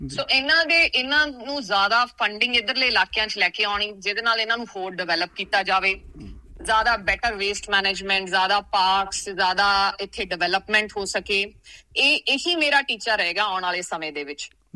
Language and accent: Punjabi; Bharal, Punjab, India; born there; ਮੇਰਾ ਜਨਮ ਤੇ ਬਹੁਤ ਛੋਟੇ ਜਿਹੇ ਪਿੰਡ ਕਸਬਾ ਭਰਾਲ ਵਿਖੇ ਹੋਇਆ, ਜੋ ਕਿ ਮਲੇਰਕੋਟਲੇ ਦੇ ਨੇੜੇ ਇੱਕ ਪਿੰਡ ਹੈ, ਬਹੁਤ ਛੋਟਾ ਜਿਹਾ ਕਸਬਾ ਭਰਾਲ।